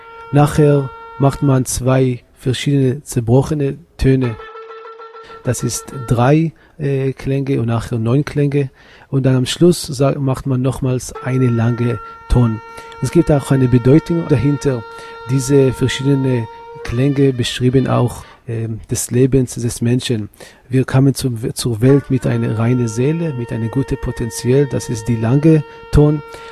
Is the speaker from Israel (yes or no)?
yes; Israel; German is a second language; Ich komme aus Israel und ich habe auch eine kurze Zeit in Jerusalem gelebt.